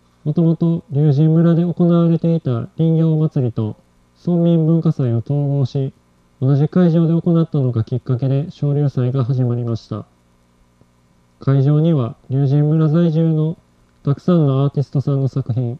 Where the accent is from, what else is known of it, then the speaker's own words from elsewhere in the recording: Baku, Azerbaijan; 生まれ育ったバクー市は、田辺市と同じくらい暑い日が9月まで続きます。